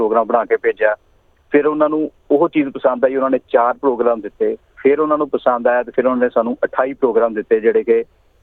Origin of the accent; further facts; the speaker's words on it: Amritsar, Punjab, India; also born or lived in Jalalabad; now in Australia; ਮੈਂ ਅੰਮ੍ਰਿਤਸਰ ਨੂੰ ਬਿਲੋਂਗ ਕਰਦਾ ਜੀ। ਅੰਮ੍ਰਿਤਸਰ ਦੇ ਨੇੜੇ ਪਿੰਡ ਜਲਾਲਾਬਾਦ ਆ, ਮੇਰਾ ਜਨਮ ਉੱਥੋਂ ਦਾ ਆ, ਪਰ ਬਾਅਦ ਦੇ ਵਿੱਚ ਕਿਉਂਕਿ ਮਾਤਾ ਪਿਤਾ ਦਾ ਕੰਮ ਹੋਣ ਕਰਕੇ ਸ਼ਹਿਰ ਦੇ ਵਿੱਚ ਅਸੀਂ ਸ਼ਹਿਰ ਮੂਵ ਕਰ ਗਏ। ਉਸ ਤੋਂ ਬਾਅਦ ਫਿਰ ਆਸਟ੍ਰੇਲੀਆ ਵਿੱਚ ਆਉਣ ਦਾ ਸਬੱਬ 2003 ਦੇ ਵਿੱਚ ਬਣਿਆ